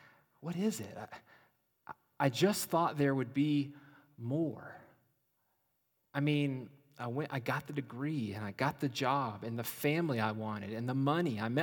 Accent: United States; my home country

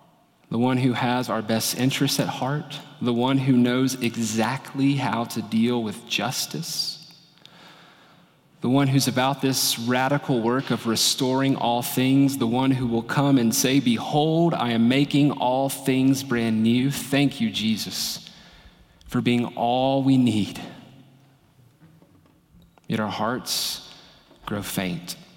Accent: North Carolina, United States; My home state of North Carolina has the largest population of Dagar people or Montagnard people outside of Southeast Asia.

